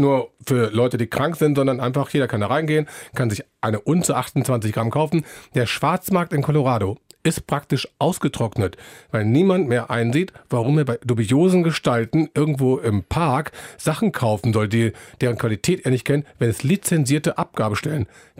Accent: Berlin, Germany; ich komme aus Berlin.

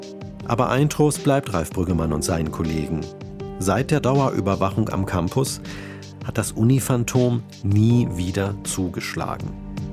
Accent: Sprockhövel, North Rhine-Westphalia, Germany; Der Täter soll wahrscheinlich mal in meiner Heimatstadt Sprockhövel gelebt haben, weil er sich anscheinend so gut dort auskennt.

